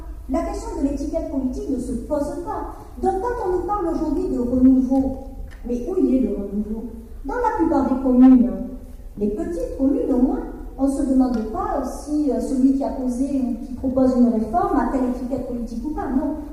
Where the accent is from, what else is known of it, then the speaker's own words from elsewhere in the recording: Toulouse, Occitanie, France; Alors, je suis native de Toulouse.